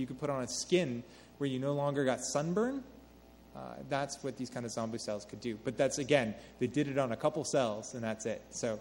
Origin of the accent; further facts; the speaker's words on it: New Mexico, United States; that's from my hometown, so I'm from New Mexico.